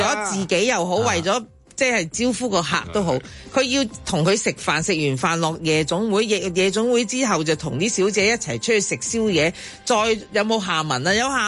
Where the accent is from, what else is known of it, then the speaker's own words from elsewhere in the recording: Hong Kong; 我哋香港人都經常去旅行